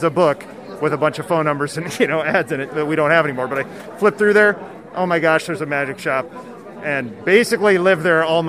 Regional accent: Alaska, United States; As a young adult, I grew up in Alaska. We didn't have a magic shop.

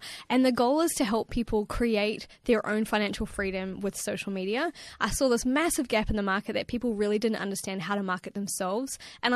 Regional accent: New Zealand; So I grew up in New Zealand, a very, very small town with 100,000 people with two entrepreneurial parents

